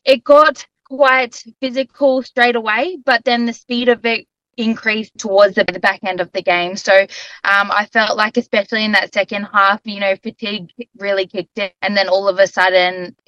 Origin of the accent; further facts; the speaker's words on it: Western Province, Papua New Guinea; it was also my first time back to my province. So I'm from Western Province in PNG.